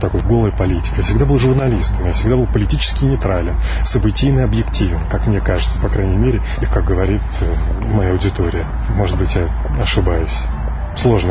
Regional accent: Belarus; born there; moved away as an adult; Для меня является важным тот факт, что я уезжаю из Беларуси. Я никогда не думал, что я отсюда уеду

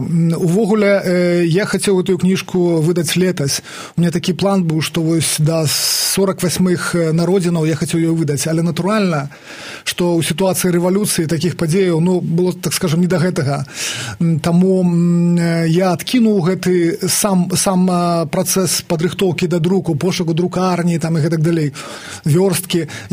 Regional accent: Meskavichy, Brest Region, Belarus; first language Polesian; я нарадзіўся ў Пінску, але выхоўвалі мяне да 7 гадоў, да школы, дзядуля з бабуляй у вёсцы пад Пінскам, якая завецца Мескавіча, это 12 кіламетраў ад горада. І я там у іх вось да школы гадаваўся, і справа ў тым, што я гаварыў там выключна па-палеску.

